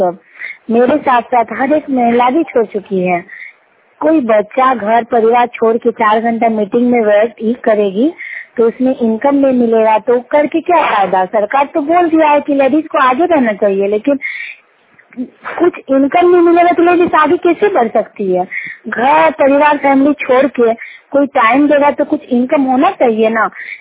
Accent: Kasma, Jharkhand, India; गांव कसमा शेट्टी जिला बोकारो की निवासी हूँ।

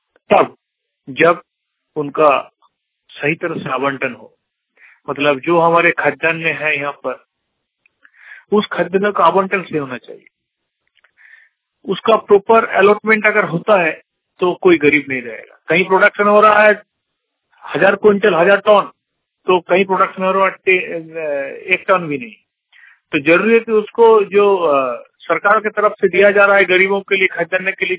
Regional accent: Barbil, India; मैं काठसिला प्रखंड के गांव बड़बिल जिला पुरुषों का रहने वाला हूं।

